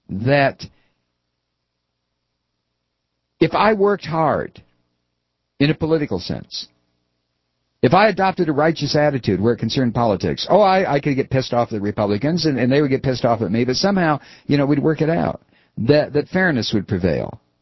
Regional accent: United States; about being an American, about living in this country

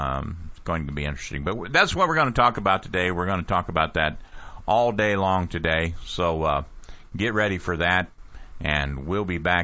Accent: Ohio, United States; I grew up in Ohio.

